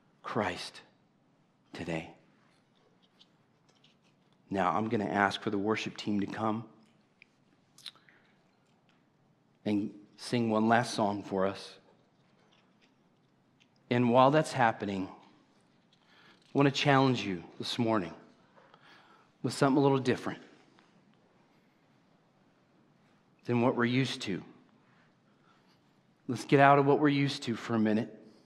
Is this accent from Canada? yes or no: no; California, United States; I'm in Arkansas. Seriously, I grew up in California. But I love it here.